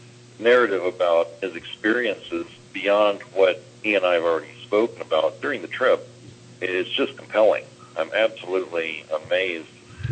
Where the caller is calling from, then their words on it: Phoenix, Arizona, United States; I'm calling from Phoenix.